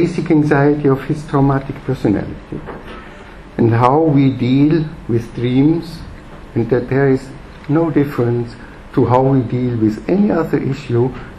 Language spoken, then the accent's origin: English; Vienna, Austria; I'm from Vienna